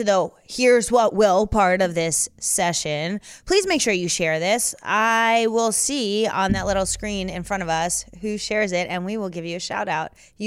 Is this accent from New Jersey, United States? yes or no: yes; New Jersey, United States; I'm from Jersey. I'm from Bergen County.